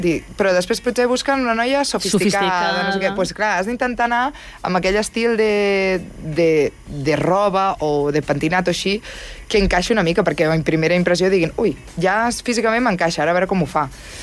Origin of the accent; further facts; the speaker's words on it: Barcelona, Catalonia, Spain; perquè jo vaig estar treballant a Mallorca i jo soc de Barcelona.